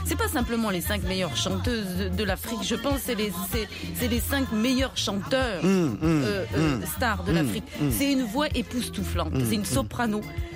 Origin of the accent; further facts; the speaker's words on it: Auvergne-Rhône-Alpes, France; Je ne suis pas française, je suis savoyarde. je viens de la montagne.